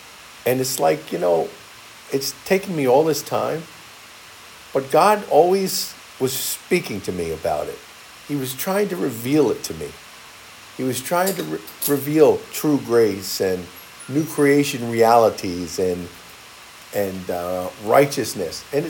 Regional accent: New York, United States; We're both from New York. It was amazing. We used to travel back and forth when we drove from, you know, New York State to Missouri.

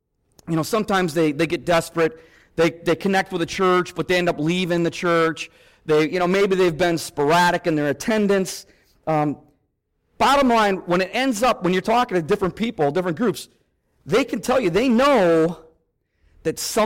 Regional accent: Midwest, United States; I'm from the Midwest, and you guys might think I sound funny

